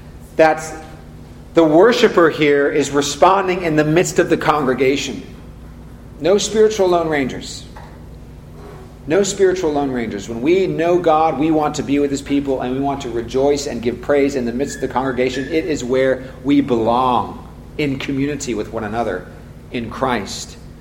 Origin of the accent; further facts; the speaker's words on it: California, United States; I grew up in Silicon Valley. I didn't ride too many horses growing up.